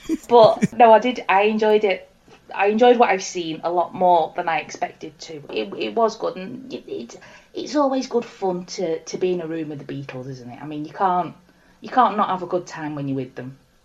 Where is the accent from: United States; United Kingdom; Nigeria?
United Kingdom; Liverpool, North West England; I am a scouser. Because I'm into the 60s and because I'm from Liverpool, everybody kind of seems to instantly assume